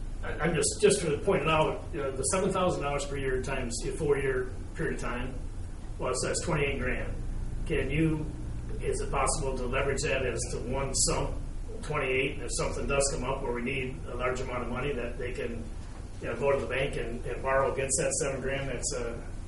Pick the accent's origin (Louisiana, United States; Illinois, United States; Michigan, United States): Michigan, United States; Mason; I come from Mesa, Michigan, just south of Lansing.